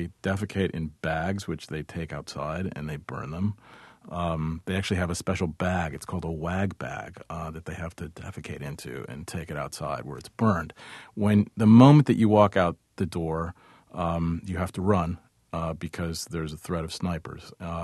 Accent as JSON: {"language": "English", "country": "United States", "said": "as an American reporter, I can't walk out into the neighborhood and ask around safely."}